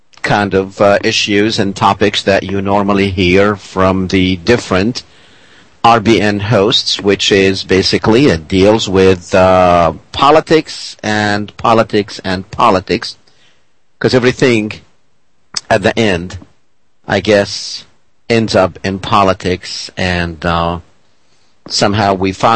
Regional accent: Palestine; moved away as an adult; now in United States; And originally I came from Palestine about 32 years ago. So very much I spent more time in the United States than I did in Palestine.

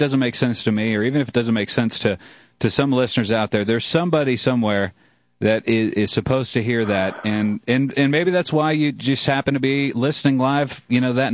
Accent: Ireland; You know, I'm Irish. It's very difficult for me to just acquiesce with things

